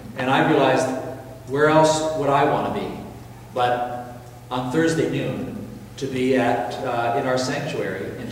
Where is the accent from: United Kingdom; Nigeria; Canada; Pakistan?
Canada; Vancouver, British Columbia; now in New York, United States; And maybe I come from Vancouver, which is about as spiritually empty and vacuous as you can get.